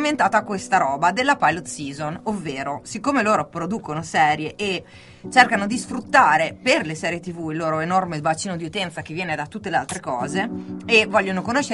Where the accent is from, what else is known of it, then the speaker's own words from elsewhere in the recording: Bologna, Emilia-Romagna, Italy; che da bolognese è difficilissimo da dire